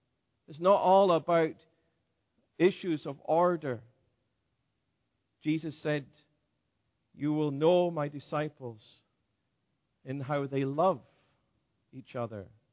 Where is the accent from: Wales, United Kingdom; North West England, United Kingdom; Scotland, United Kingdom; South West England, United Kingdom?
Scotland, United Kingdom; I come from Scotland and I studied in Edinburgh.